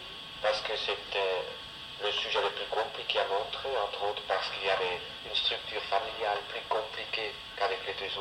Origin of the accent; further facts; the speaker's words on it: Switzerland; Mais comme je suis suisse